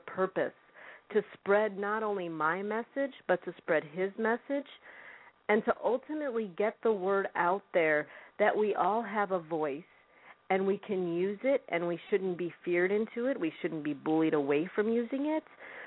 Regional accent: Illinois, United States; I grew up in Illinois, and when we were children, we didn't have anything

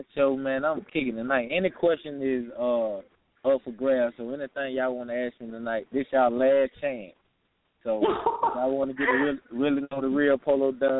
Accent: Atlanta, Georgia, United States; I'm from Atlanta.

